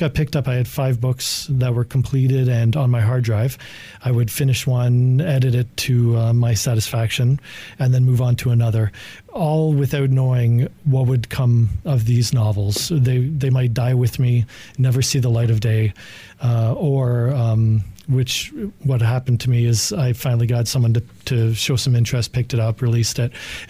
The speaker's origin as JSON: {"language": "English", "town": "London", "region": "Ontario", "country": "Canada", "said": "London. Yeah, I'm from London, Ontario."}